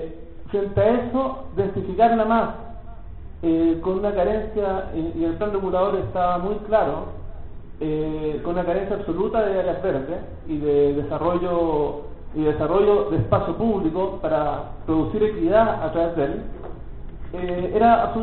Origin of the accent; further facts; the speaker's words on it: Chile; Porque justamente ahí nosotros como sociedad chilena donde tenemos que poner los esfuerzos.